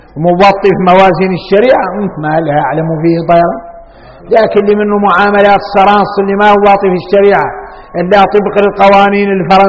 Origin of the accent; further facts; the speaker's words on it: Mauritania; احنا موريتاني عندنا شي شريعة وعندنا شي ذريعة